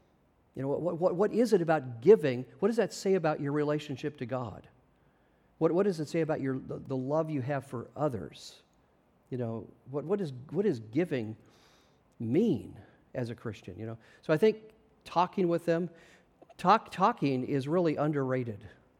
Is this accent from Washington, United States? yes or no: yes; Spokane, Washington, United States; now in Louisville, United States; So, I mean, true, I'm an American. I grew up in Spokane, Washington. I live in Louisville, Kentucky.